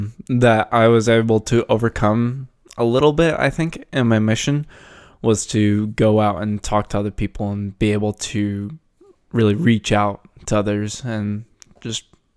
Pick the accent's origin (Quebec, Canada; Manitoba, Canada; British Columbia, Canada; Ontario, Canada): British Columbia, Canada; Vanderhoof; I went and served in my hometown in Vanderhoof for about 4 months or so.